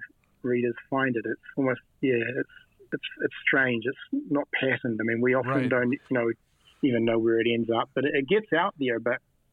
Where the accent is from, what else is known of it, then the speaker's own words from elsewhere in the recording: Wellington, New Zealand; now in Taichung, Taiwan; we grew up in Wellington, New Zealand. You know, we didn't grow up in New York, Los Angeles, or Berlin, or London, or, you know, we were in Wellington and New Zealand, and then we moved to Taichung City, Taiwan.